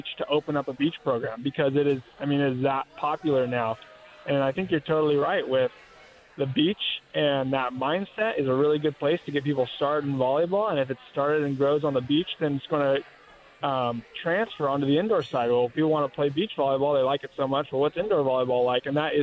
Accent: California, United States; Yeah, so I'm from Southern California.

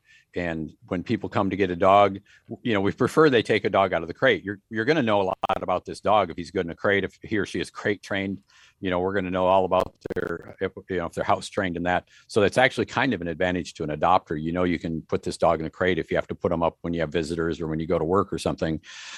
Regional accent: Austin, Texas, United States; When people hear I'm from Austin, they get all a little warm spot in their heart if they're pet centric people.

